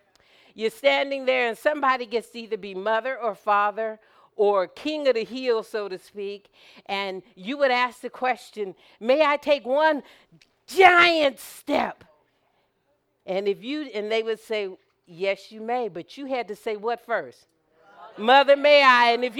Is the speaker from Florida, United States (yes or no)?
no; Anchorage, Alaska, United States; When I was a child growing up in Anchorage, we lived for this time of year